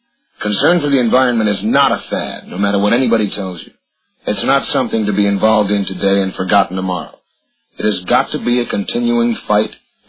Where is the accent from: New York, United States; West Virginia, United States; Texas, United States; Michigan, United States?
New York, United States; Penfield; I grew up in Penfield, New York, and at that time it was a small country town, surrounded by fields, farms, beautiful woods.